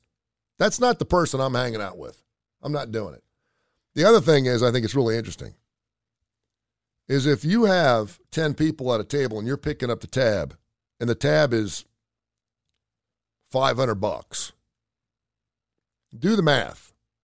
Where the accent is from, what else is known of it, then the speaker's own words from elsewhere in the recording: Cincinnati, Ohio, United States; And I know my northern friends up there, because I'm from Cincinnati, are like, what's wrong with you folks?